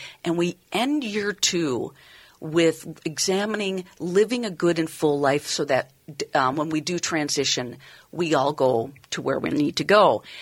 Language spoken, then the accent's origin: English; Minnesota, United States; I'm from Minnesota. I'm not starting anything in February.